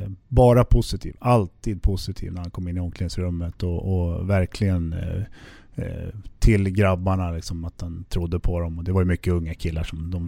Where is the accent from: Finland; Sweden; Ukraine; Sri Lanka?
Sweden; och jag kom från Sverige och vi hade en tjeck och en slovak